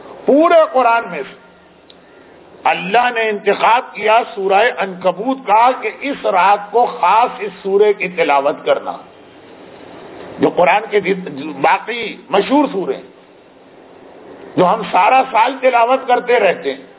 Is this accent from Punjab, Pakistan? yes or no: no; Karachi, Sindh, Pakistan; میں کراچی کے جس علاقے میں میرا بچپنا گزرا، میرا لڑکپن گزرا، جوانی آئی، اب تو بڑھاپے کی منزلیں ہیں